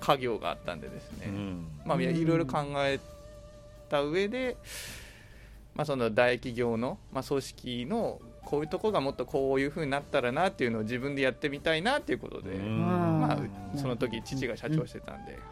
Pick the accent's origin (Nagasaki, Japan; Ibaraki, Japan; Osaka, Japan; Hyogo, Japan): Nagasaki, Japan; 長崎を出たくて出たのにまた戻って